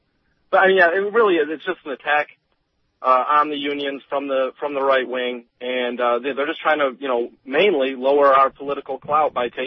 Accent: Michigan, United States; in my home state of Michigan, they just passed Right to Work

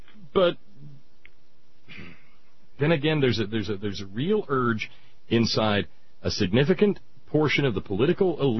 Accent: the South, United States; I grew up in the South, where the hatreds were a little bit more pronounced and a little bit more wide open and observable, I guess.

